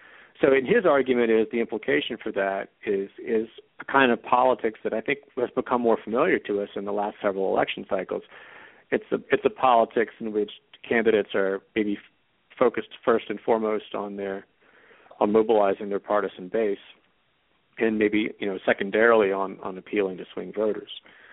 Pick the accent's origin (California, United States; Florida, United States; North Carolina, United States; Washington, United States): North Carolina, United States; this is a program located in the South, and I'm from North Carolina, so I know this area too.